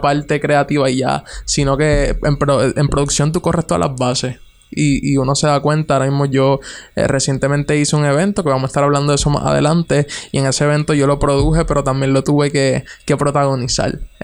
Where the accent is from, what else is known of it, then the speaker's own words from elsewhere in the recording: Barceloneta, Puerto Rico; Pues tengo 18 años y soy de Barceloneta, Puerto Rico.